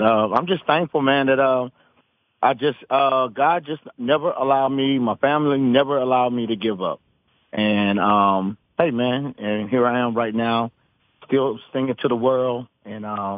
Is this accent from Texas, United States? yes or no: yes; Kilgore, Texas, United States; Man, I was born in Kilgo, Texas. Kilgo for sure, man. That's where I was born and raised.